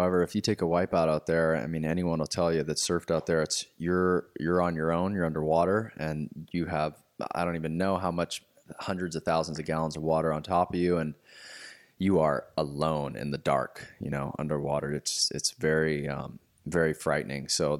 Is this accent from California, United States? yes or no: yes; Santa Cruz, California, United States; I grew up in the Bay Area in Santa Cruz.